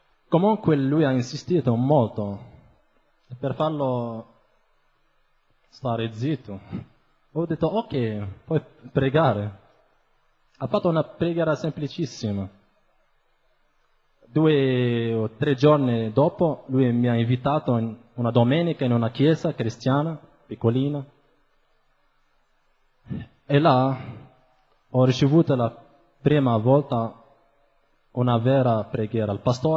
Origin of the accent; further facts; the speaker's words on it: Morocco; moved away as an adult; also born or lived in France; vengo dal Marocco. Prima ero musulmano